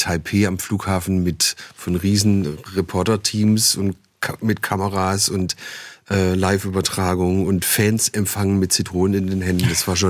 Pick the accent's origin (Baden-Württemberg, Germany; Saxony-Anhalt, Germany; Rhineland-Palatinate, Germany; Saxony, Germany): Baden-Württemberg, Germany; Neuhausen; dass ich komme aus einem Ort im Enzkreis, der heißt Neuhausen, ist noch badisch, und Volker kommt aus Münklingen, das ist nur 3 Kilometer entfernt, aber schon im schwäbischen Bereich. Da sprechen die Leute auch schon ganz anders.